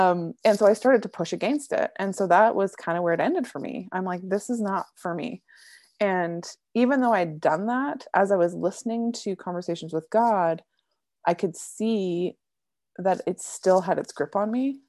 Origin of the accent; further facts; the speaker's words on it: Alberta, Canada; I grew up in Alberta, Canada, and Catholic school is still public school.